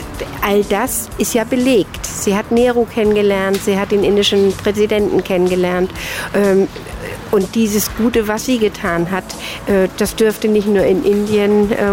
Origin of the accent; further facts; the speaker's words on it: Stuttgart, Baden-Württemberg, Germany; du weißt, ich komme aus der Stuttgarter Gegend.